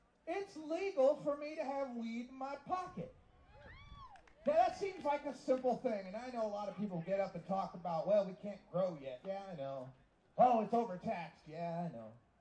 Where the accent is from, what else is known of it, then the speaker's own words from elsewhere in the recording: Boise, Idaho, United States; Now, I'm originally from Boise, Idaho, so I'm like, hey, let's go through Idaho. We'll visit my folks.